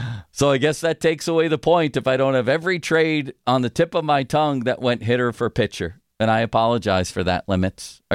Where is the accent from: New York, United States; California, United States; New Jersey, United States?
New York, United States; Buffalo; And, you know, I'm from Buffalo, but I also have a longtime affinity for the Lions for some reason.